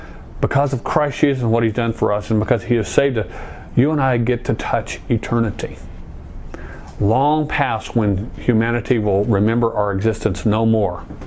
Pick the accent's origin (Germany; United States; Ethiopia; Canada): United States; Chandler, Arizona; When I grew up in Chandler, we used to have the irrigation ditches that came through to the communities